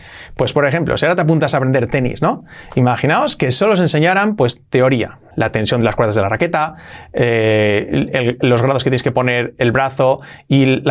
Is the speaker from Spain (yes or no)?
yes; northern Spain, Spain; Nosotros somos de España. De hecho, somos de un pueblecito de 60 habitantes del norte de España.